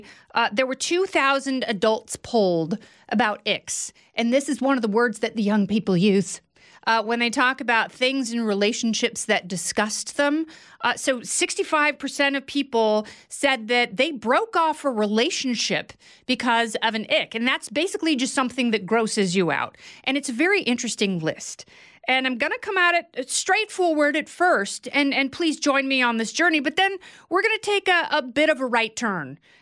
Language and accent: English; United States; because I'm an American and not a communist.